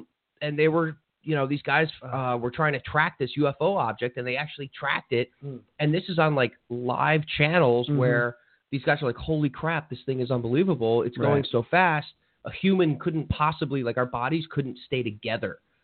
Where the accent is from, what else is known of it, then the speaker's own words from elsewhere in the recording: New Jersey, United States; now in South Florida, United States; That's my home state, and I don't think the fishing gets enough credit there, especially from people here in South Florida